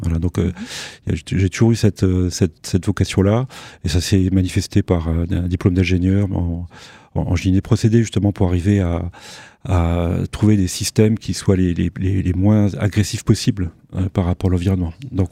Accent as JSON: {"language": "French", "region": "Grand Est", "country": "France", "tie": "born there", "said": "Je suis né en Moselle, dans un petit village."}